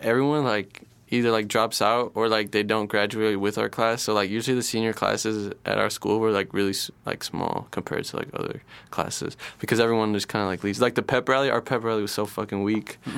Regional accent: Hobart, Indiana, United States; also born or lived in Merrillville; Merrillville is like up north Indiana, right by Chicago.

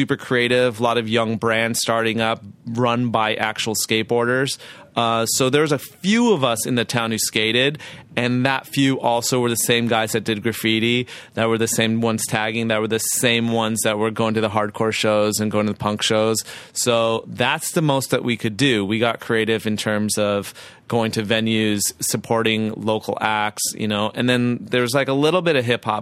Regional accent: Riverside, California, United States; I grew up in Riverside, California.

